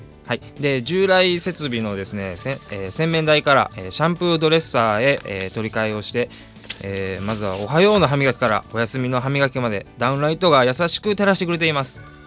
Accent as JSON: {"language": "Japanese", "region": "Osaka", "country": "Japan", "tie": "born or raised there", "said": "僕は大阪生まれの大阪育ちです。ちょっと控えめな大阪人です。"}